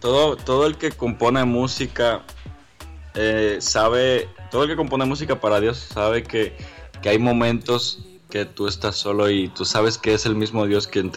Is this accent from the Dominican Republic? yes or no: yes; Dominican Republic; Bueno, soy un chico dominicano, soy de acá, de República Dominicana.